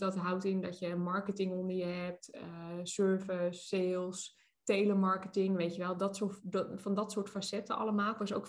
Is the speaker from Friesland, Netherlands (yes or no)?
no; Tuitjehorn, North Holland, Netherlands; Nou, waar ik vandaan kom is Tuitjehorn. Dat ligt echt in Noord-Holland-Noord, tussen Alkmaar en Schagen. Ik kom echt uit een boerendorp, echt, weet je.